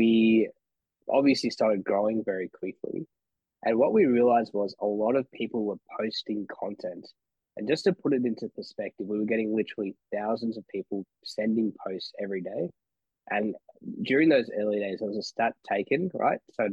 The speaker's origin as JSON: {"language": "English", "town": "Melbourne", "region": "Victoria", "country": "Australia", "tie": "born or raised there", "said": "parents, they're from Sri Lanka. They came to Australia in the mid-90s, and I was born shortly after here in Melbourne, Australia. And I grew up looking like this, but speaking like this. So I'm an Aussie through and through with this South Asian appearance."}